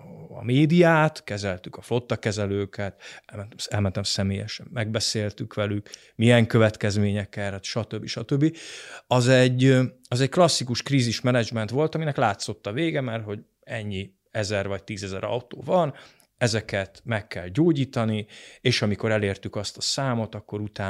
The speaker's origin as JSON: {"language": "Hungarian", "country": "Hungary", "said": "Még talán ez az adaptív, rugalmas magyar néplélek, amiben mi szocializálódtunk, föl tud dolgozni"}